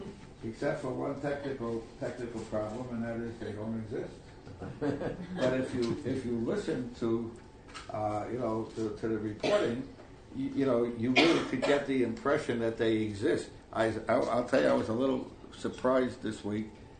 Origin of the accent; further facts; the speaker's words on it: New York, United States; I'm from the Marinette, New York.